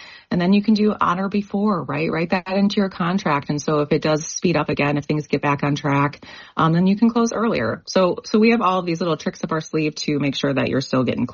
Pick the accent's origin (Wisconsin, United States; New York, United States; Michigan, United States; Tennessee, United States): Michigan, United States; Grand Rapids; moved away as an adult; now in Minnesota, United States; when I moved here, you know, 5 years ago, I came from Michigan. I came from Grand Rapids, Michigan.